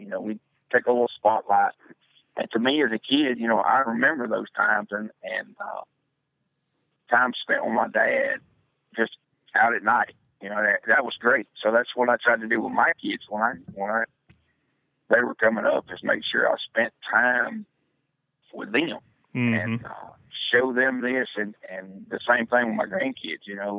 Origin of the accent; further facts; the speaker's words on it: Alabama, United States; No, I actually lived in Alabama. When I first started, I'm originally from Alabama, and we lived in central Alabama.